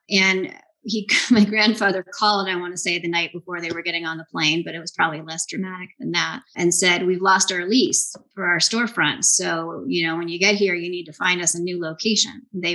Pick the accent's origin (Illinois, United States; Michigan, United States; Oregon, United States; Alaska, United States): Oregon, United States; Portland; I grew up in Mount Tabor. My parents have lived there my whole life. They're in the same house.